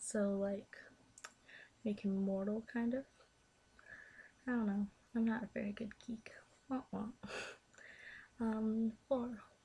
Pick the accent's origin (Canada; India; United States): Canada; Ontario; I am from Canada, Ontario to be exact